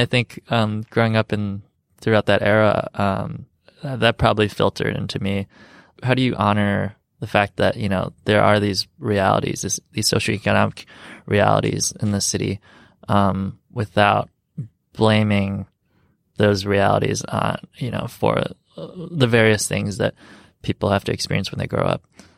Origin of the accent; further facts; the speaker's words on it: Rockford, Illinois, United States; growing up in Rockford, even dealing with, you know, a violent home life